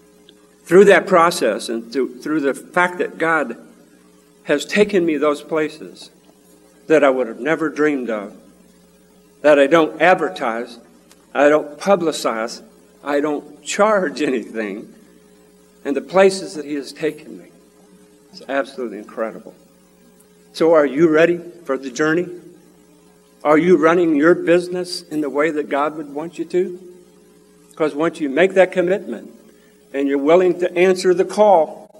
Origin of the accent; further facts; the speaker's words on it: Indiana, United States; Born and raised in Indiana, grew up with my grandparents.